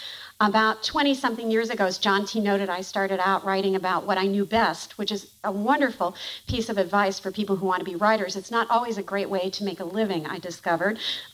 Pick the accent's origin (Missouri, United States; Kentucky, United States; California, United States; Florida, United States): Kentucky, United States; There was just nobody who was publishing any work about it, except for my hometown newspaper, the Courier-Journal, blessedly, who just happened to publish what I wanted to write.